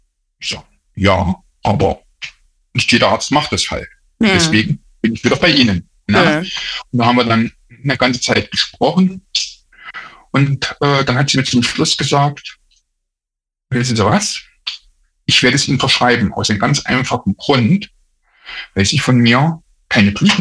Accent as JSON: {"language": "German", "town": "Erfurt", "region": "Thuringia", "country": "Germany", "said": "also ich komme aus Erfurt, ne?"}